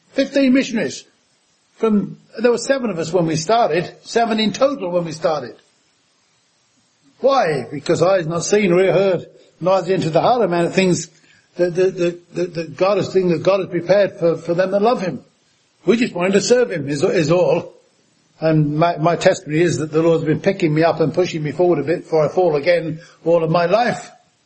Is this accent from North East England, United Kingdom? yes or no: no; Bedford, East of England, United Kingdom; born there; I was just an ordinary guy from, I was born in Bedford, about a mile from where Bunyan wrote Pilgrim's Progress